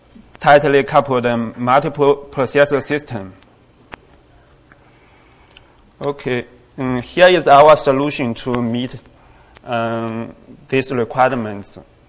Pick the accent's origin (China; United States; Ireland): China; I'm from China.